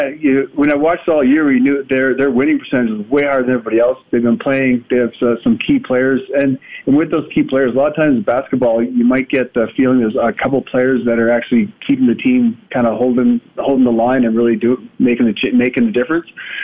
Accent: Canada; I come from St. Yvette

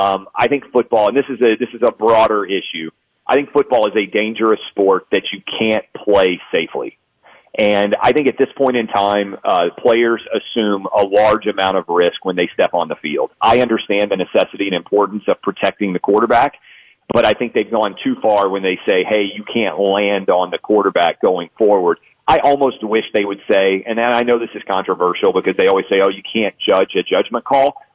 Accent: Goodlettsville, Tennessee, United States; We grew up in Goodlettsville, Tennessee, and went to public school K through 12.

